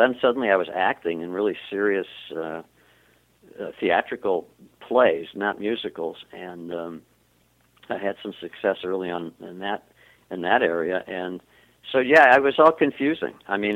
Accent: Milwaukee, Wisconsin, United States; also born or lived in Chicago; I grew up in Milwaukee, Wisconsin, and, you know, I think my lofty ambition then was to host a game show

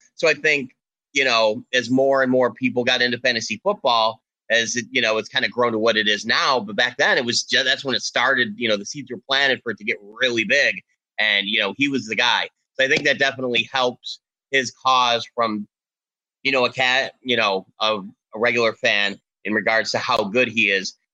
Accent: Buffalo, New York, United States; I'm going to put OJ Simpson in because I'm from Buffalo. Duh.

